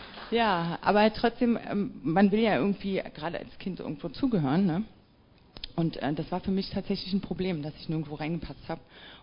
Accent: Potsdam, Brandenburg, Germany; born there; Also, geboren bin ich tatsächlich in Potsdam, also hier um die Ecke.

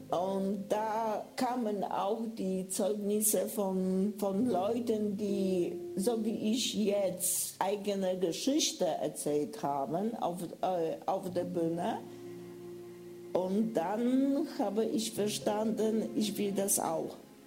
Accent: Poland; moved away as an adult; now in Germany; 54 Jahre alt. Ich komme ursprünglich aus Polen. Seit 14 Jahren lebe ich hier in Deutschland. Ich bin Polin. Wie 95% von Polen bin ich katholisch erzogen. Ich bin getauft. Ich war bei Kommunion.

